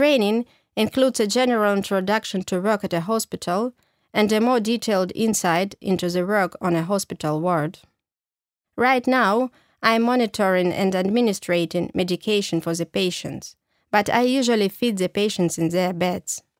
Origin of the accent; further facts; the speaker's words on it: Prague, Czechia; English is a second language; now in Verona, Italy; I'm 19 years old. I come from Prague in the Czech Republic, but I'm currently living in Verona, Italy.